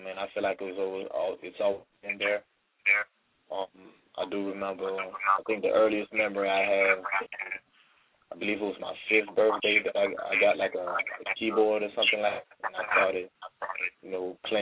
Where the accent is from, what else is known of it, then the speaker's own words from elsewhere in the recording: Ututu, Abia, Nigeria; born there; I was born in Nigeria, in a town called Ututu.